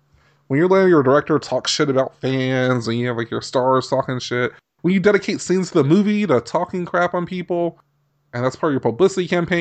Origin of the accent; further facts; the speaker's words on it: Georgia, United States; Because I'm from Georgia.